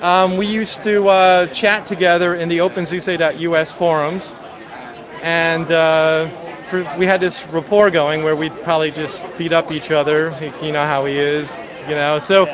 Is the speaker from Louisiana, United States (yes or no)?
no; New York, United States; now in Jacksonville, United States; I'm from New York but live in Jacksonville, Florida.